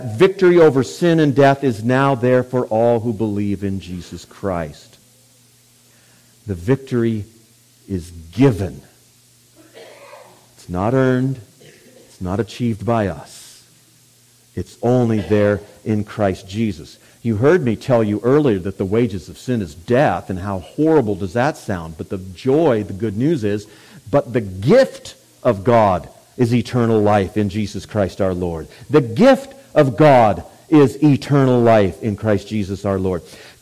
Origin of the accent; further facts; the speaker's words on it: Minnesota, United States; not because we're from Minnesota and we're all nice